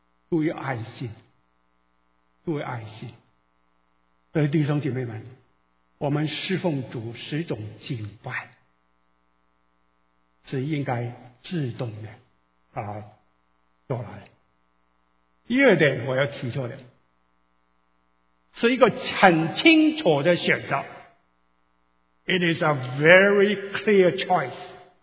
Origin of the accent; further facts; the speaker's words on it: Guangdong, China; 我们广东人也有很多的神